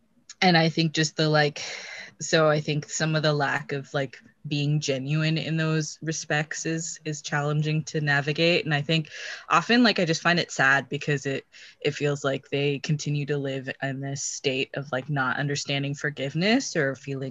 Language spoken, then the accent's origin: English; Canada; like I grew up in Canada, I had all the, you know, benefits and all of that.